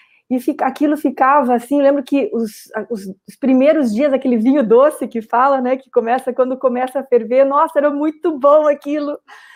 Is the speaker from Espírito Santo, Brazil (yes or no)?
no; Curitiba, Paraná, Brazil; now in São Francisco de Paula, Brazil; Eu sou paranaense, eu sou de Curitiba, sou da terra da leite quente, que dói dentro da gente. E moro aqui no interior do Rio Grande do Sul, hoje por escolha, né? Aqui na Serra Gaúcha.